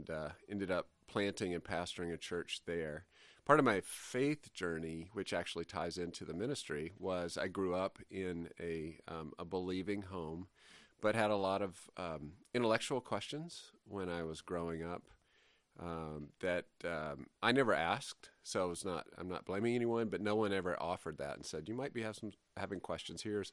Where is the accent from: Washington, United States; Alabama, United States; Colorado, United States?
Alabama, United States; Well, I grew up in the South. In Alabama, and ended up going to college in Rhode Island